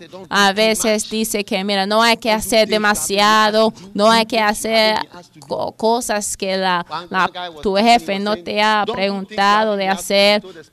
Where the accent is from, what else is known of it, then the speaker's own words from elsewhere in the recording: Ghana; porque mira, yo sí soy de Ghana